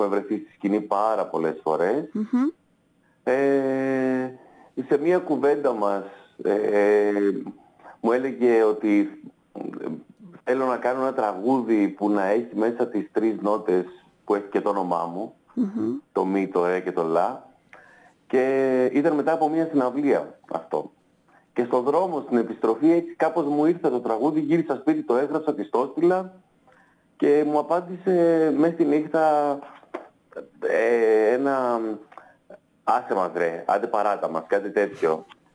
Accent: Igoumenitsa, Epirus, Greece; also born or lived in Ioannina; μεγάλωσα στην Ιγουμενίτσα και στα Γιάννενα. Και στην επαρχία τότε επανδρώνανε τους ραδιοφωνικούς σταθμούς συνήθως πιτσιρίκια.

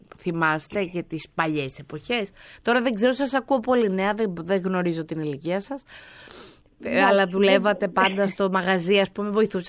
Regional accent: Kalamata, Peloponnese, Greece; Και είμαστε από την Καλαμάτα, οπότε μπορεί και να έχουμε καμιά.

